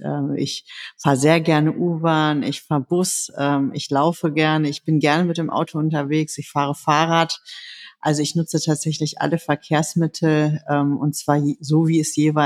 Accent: Berlin, Germany; Ja, ich bin 43 Jahre alt, ich bin Berlinerin, Berliner Abgeordnete.

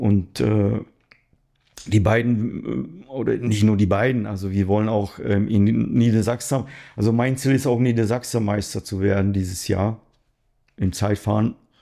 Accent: Poland; auch die Rundfahrt wird organisiert, auch von meinem ehemaligen Verein in Krakau, wo ich auch selber gefahren bin.

